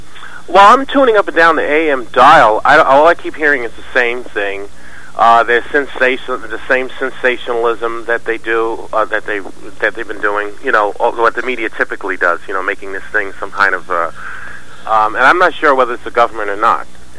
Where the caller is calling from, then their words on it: Queens, New York, United States; I'm calling from New York. I'm in New York. I'm in Queens.